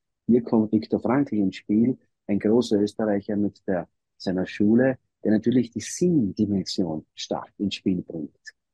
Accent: Greece; Psyche ist griechisch, bin ja auch ein Grieche

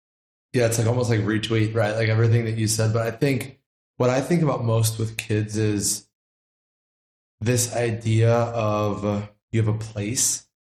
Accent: St. Louis, Missouri, United States; I think it's a little bit of like how I grew up in St. Louis, a little bit of maybe the USC feel

